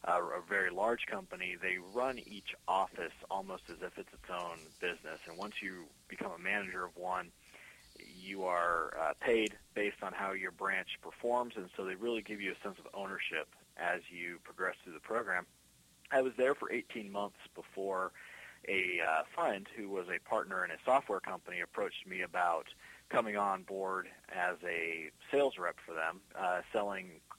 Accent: Boise, Idaho, United States; Yeah, so growing up in Boise, this is quite better.

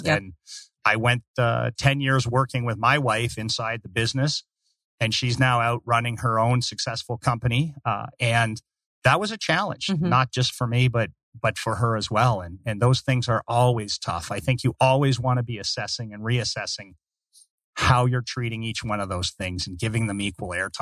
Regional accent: Canada; As a Canadian, I'm a big hockey fan mm-hmm. and a big Coyote supporter.

